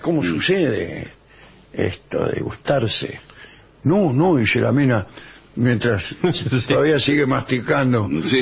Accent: Tandil, Buenos Aires Province, Argentina; now in Barcelona, Spain; Hola, vengadores. … de Tandil, pero vivo en Barcelona.

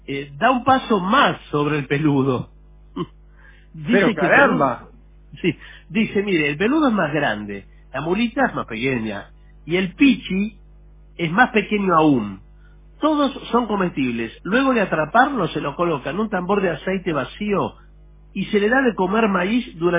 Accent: Rosario, Santa Fe, Argentina; now in La Paloma, Uruguay; rosarina, pero vivo en La Paloma, en el Uruguay.

